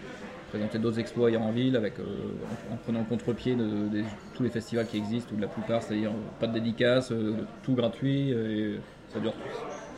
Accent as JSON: {"language": "French", "region": "Brittany", "country": "France", "said": "un taiseux comme on dit chez nous en Bretagne, quelqu'un qui parle pas beaucoup"}